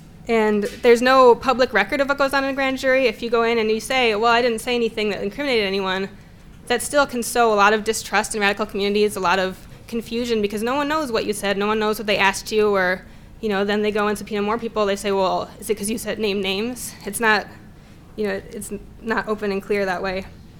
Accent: Minneapolis, Minnesota, United States; I'm from Minneapolis. I've been involved in anarchist organizing in the Twin Cities for a number of years.

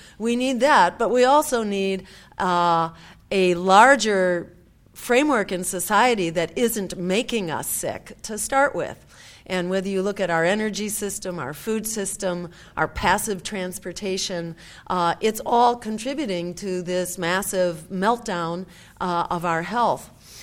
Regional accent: Massachusetts, United States; And we actually passed a voter referendum in Massachusetts, my home state.

